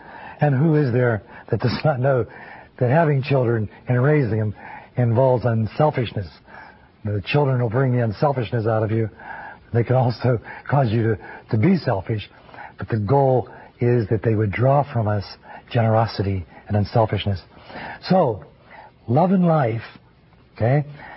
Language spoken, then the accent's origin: English; Denver, Colorado, United States; I'm from Denver, Colorado. I'm a Capuchin Franciscan